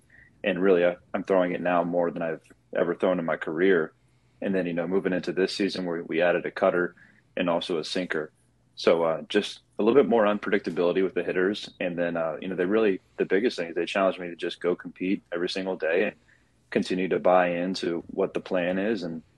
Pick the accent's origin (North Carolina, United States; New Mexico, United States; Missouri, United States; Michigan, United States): North Carolina, United States; now in Los Angeles, United States; Los Angeles is it's totally different than, what I had growing up. I'm from the East Coast, small town outside of Raleigh, North Carolina.